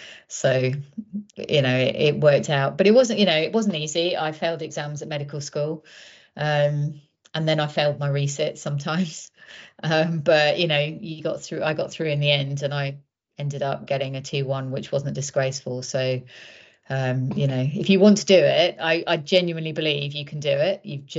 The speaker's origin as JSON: {"language": "English", "town": "Croydon", "region": "London", "country": "United Kingdom", "tie": "born or raised there", "said": "Well, I was brought up at 5 o'clock on the M25. Went to school in Croydon. And went to Nottingham University. So moved out of area to go to university"}